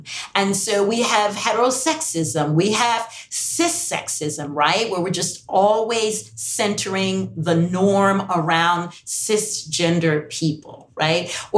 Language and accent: English; United States; born there; I'm English first language, US born.